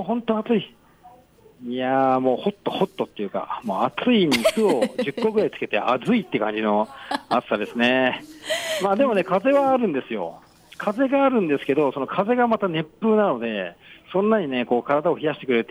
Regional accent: Yamanashi, Japan; うち、僕、地元が山梨なんで、海がなくて。

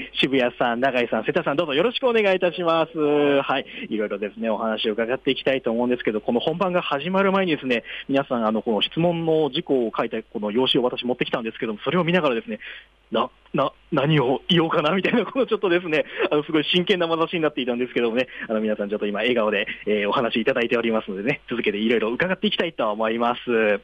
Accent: Kyushu, Japan; 私、ちょっと九州出身なので、もつ大好きなんでございますけどもね

